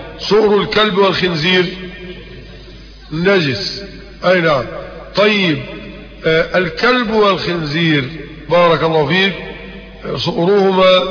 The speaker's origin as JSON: {"language": "Arabic", "town": "Mit Hadid", "region": "Dakahlia", "country": "Egypt", "said": "مغرب الجمعة القادمة في قريتنا ميت حديد مركز منية النصر"}